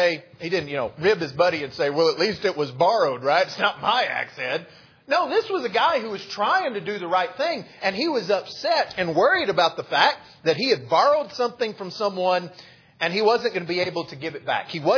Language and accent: English; Texas, United States; I grew up in West Texas. I think maybe I've mentioned that already in this series of lessons. And we lived just down the road from my grandparents with some family land that's been in my family for, over 100 years now.